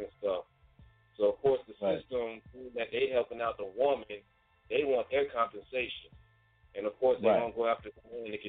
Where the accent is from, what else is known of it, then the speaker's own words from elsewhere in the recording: Hawaii, United States; born there; No, I was born in Hawaii.